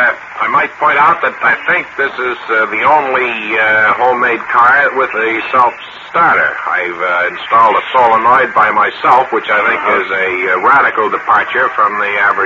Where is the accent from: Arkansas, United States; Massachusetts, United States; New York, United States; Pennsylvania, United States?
New York, United States; I'm from Santa Mauritius, Long Island.